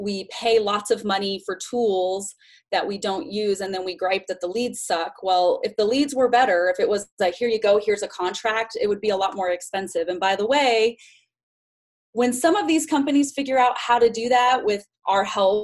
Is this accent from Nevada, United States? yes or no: yes; Las Vegas, Nevada, United States; So been selling real estate, born and raised in Vegas. That's where I've built my career.